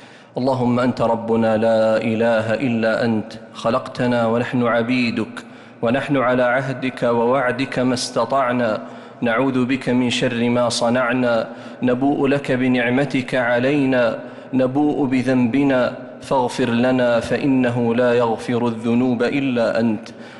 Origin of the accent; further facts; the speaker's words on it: Saudi Arabia; اللهم اجعل بلادنا المملكة العربية السعودية بلاد خير وبركة